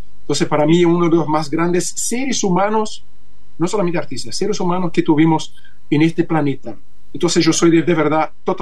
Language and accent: Spanish; Santa Fe, Argentina; Y sí, yo soy santafesino. Tengo una pasión tremenda por la ciudad.